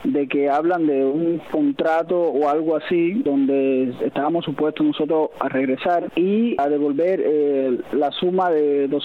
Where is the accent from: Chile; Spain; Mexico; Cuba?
Cuba; moved away as an adult; now in United States; yo me siento tan patriota cubano como cuando estaba adentro, y ahora que estoy aquí en los Estados Unidos